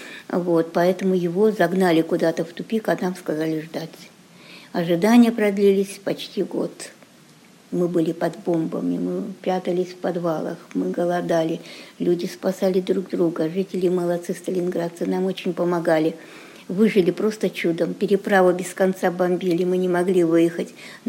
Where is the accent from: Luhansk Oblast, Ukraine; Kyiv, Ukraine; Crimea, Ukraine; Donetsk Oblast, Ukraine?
Donetsk Oblast, Ukraine; Mariupol; born there; Нет, я уроженка города Жданово, Украина. Война началась тогда, когда мы были там, в Мариуполе он назывался тогда, Мариуполь, потом Жданов стал. Потом были эвакуированы для спасения в Сталинград